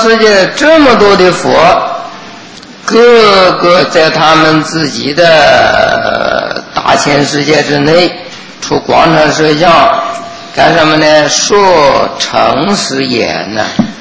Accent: China; 顺乎我们中国人的这个习惯，我们中国人的习惯呢都是喜欢是简单

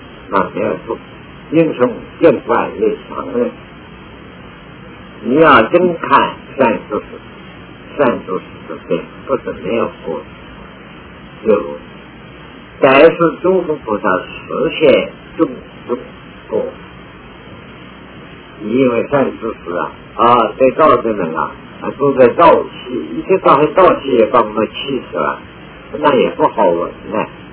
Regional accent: China; 因为我是中国人

